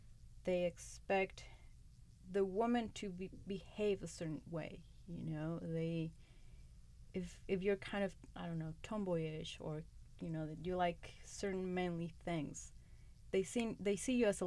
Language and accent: English; Mexico; English is a second language; moved away as an adult; now in United States; I was born and raised in Mexico. I did my kindergarten, my middle school. I did my high school in Mexico